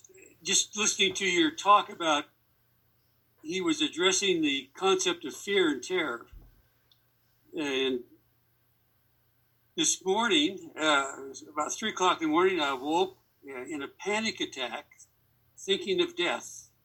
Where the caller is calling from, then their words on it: Grand Junction, Colorado, United States; Grand Junction, Colorado.